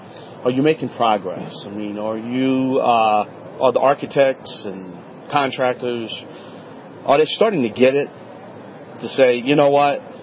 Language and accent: English; Louisiana, United States; you're listening to Home Talk USA